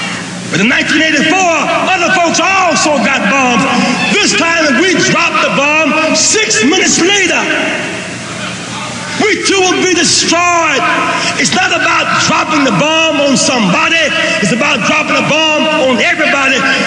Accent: Greenville, South Carolina, United States; born or raised there

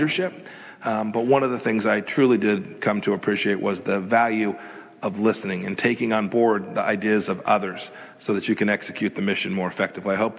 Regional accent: Kansas, United States; I'm from Kansas.

